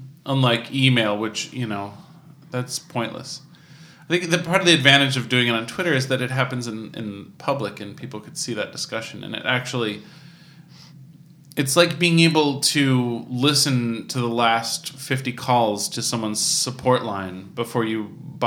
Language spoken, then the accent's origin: English; Ohio, United States; Yeah, I guess I'm from Ohio, and it's not that close, but close enough.